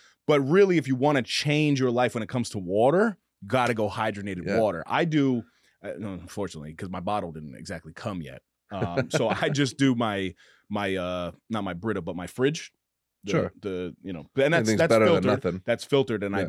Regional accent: Mount Vernon, New York, United States; So when it comes to water, unfortunately, I grew up in Mount Vernon, New York. You know, sink drink and the hose drink. Very normal.

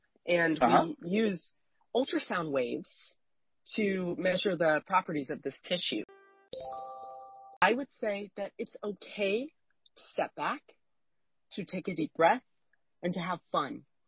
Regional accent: Denver, Colorado, United States; also born or lived in San Diego; I grew up in San Diego. I went to kindergarten through second grade here. And then I moved back to Denver, Colorado, and lived in some of the surrounding areas there.

